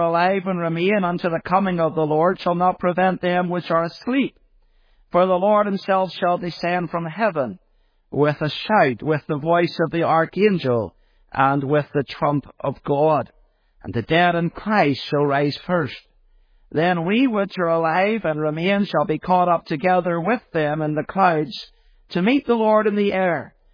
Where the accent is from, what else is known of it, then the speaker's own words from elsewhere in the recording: Belfast, Northern Ireland, United Kingdom; I was brought up in Belfast, in North Belfast, in the Ballysillan area of North Belfast. If you're familiar with Ballysillan, I'm sure some of you would be. I was brought up in a Presbyterian home, a Protestant home, although it wasn't a Christian home in any sense.